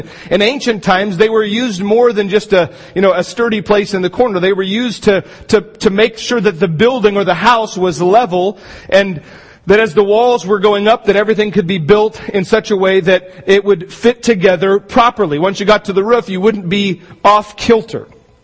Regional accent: Astoria, United States; And in our town where we grew up in Astoria, there's a lot of historic homes

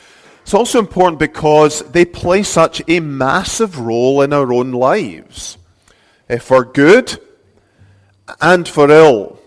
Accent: Scotland, United Kingdom; now in United States; I'm from South Texas. No, originally from Scotland, and we moved here about 11 years ago, and only last year, actually, we became full-blooded American citizens

